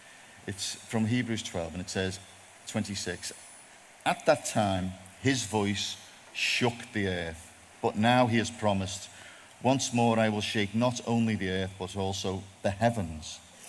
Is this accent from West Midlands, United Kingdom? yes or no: no; Bootle, North West England, United Kingdom; I'm from Liverpool. You might have guessed. If you have got some translators from the north, you might want to sit near them at this point. I'm from a place called Bootle.